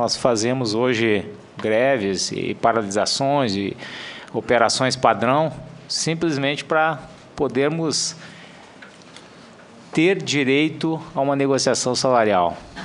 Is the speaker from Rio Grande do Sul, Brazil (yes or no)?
yes; Rio Grande do Sul, Brazil; todos nós que somos lá do Rio Grande do Sul, né?